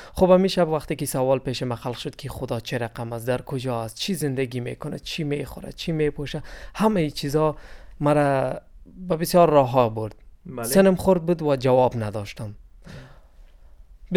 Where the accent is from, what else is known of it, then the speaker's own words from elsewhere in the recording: Afghanistan; من از افغانستان هستم.